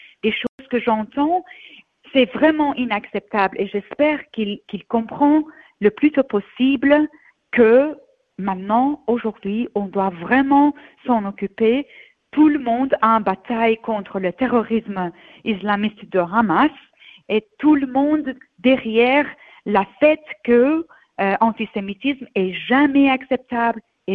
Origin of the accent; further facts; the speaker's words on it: Iran; French is a second language; moved away as an adult; now in France; moi je suis née et grandie en Iran jusqu'à quand j'avais 25 ans